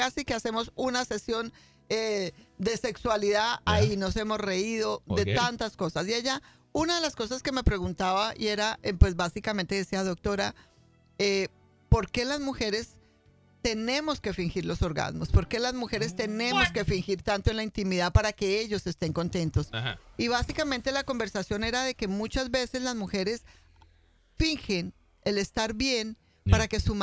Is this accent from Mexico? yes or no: no; Colombia; yo soy muy latina en este país, pero que aprendí que no era colombiana, sino colombianísima.